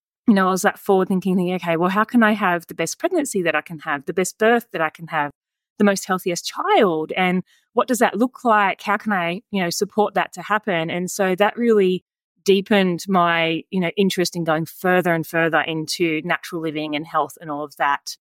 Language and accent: English; Sydney, New South Wales, Australia; So I was born and raised in Southwest Sydney, like right in suburban, you know, not the city, but in the suburbs.